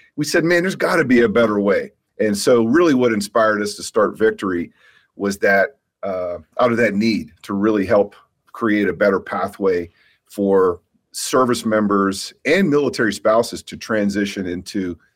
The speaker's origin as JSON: {"language": "English", "town": "Pittsburgh", "region": "Pennsylvania", "country": "United States", "tie": "born or raised there", "said": "I'm a kid from Pittsburgh, Pennsylvania. I grew up here in Pittsburgh"}